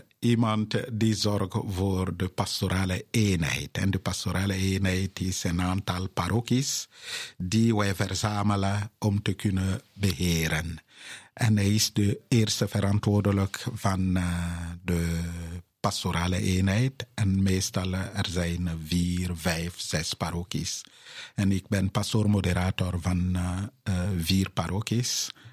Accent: Bobo-Dioulasso, Hauts-Bassins, Burkina Faso; Dutch is a second language; En ik kom uit Burkina Faso. Burkina Faso ligt in het centrum van West-Afrika. Mijn oorspronkelijk bisdom is Bobo-Dioulasso, de tweede stad in het westen van het land Burkina Faso.

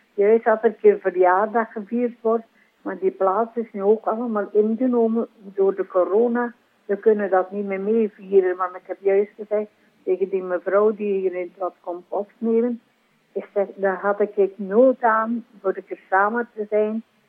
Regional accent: Limburg, Belgium; En ik heb er nog heel veel contact mee, want ik ben van Limburg.

